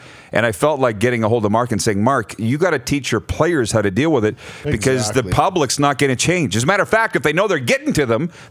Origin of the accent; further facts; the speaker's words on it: Canada; are we as Canadian hockey fans too hard on the World Junior team?